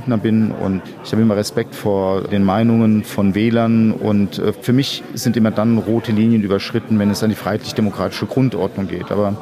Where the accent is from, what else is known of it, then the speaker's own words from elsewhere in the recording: Mainz, Rhineland-Palatinate, Germany; ich komme aus Mainz